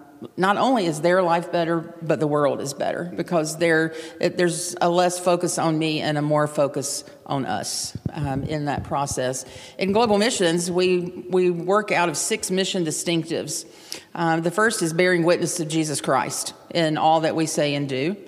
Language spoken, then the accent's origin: English; North Carolina, United States; I'm from North Carolina as well, just up the road from Kernersville, and will be stopping by on my way home today to see my mother later today as well.